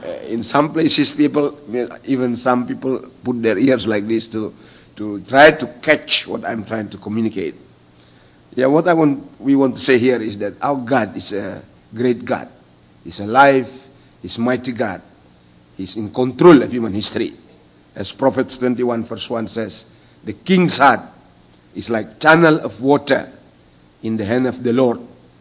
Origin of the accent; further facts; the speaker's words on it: Indonesia; English is a second language; We come from Indonesia.